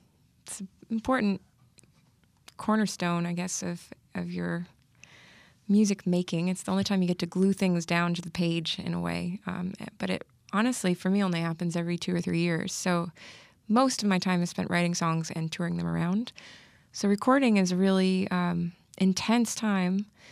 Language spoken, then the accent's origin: English; Northeast, United States; now in Nashville, United States; When I moved down to Nashville, you know, I'm from the Northeast.